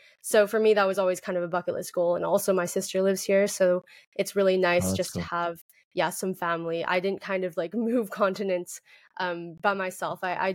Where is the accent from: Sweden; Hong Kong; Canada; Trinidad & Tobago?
Hong Kong; now in Los Angeles, United States; Even coming from such an international city like Hong Kong, moving